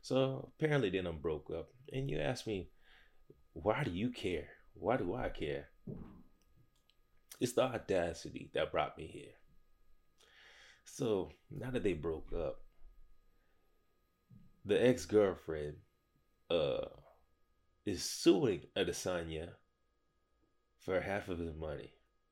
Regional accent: United States; Me being an American citizen, I was born here. I was raised here. You know what I'm saying? I'm Haitian American. You see the Haitian flag in the back.

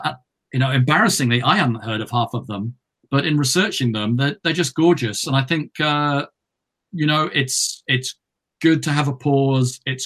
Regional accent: Yorkshire and the Humber, United Kingdom; I'm originally from Yorkshire in the north.

